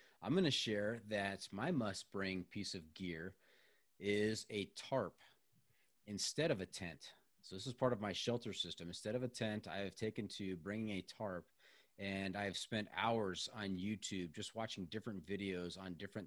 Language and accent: English; Waterloo, Iowa, United States; born there; I was born in Waterloo.